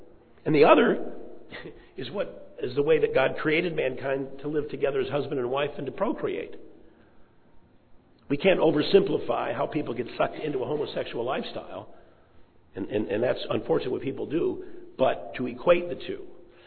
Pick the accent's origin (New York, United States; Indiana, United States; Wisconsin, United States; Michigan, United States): Michigan, United States; Detroit; Look, I grew up in Detroit, and this country is not going to see the day when all the rights and the prejudice is gone.